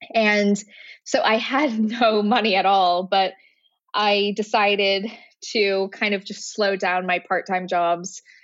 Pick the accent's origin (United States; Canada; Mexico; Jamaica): Canada; moved away as an adult; also born or lived in London, United Kingdom; I've spent all of my 20s in London. So I'm like, it's a bit of a weird limbo for me, because it's like, I am Canadian. I identify with like that upbringing and all my family and friends are there.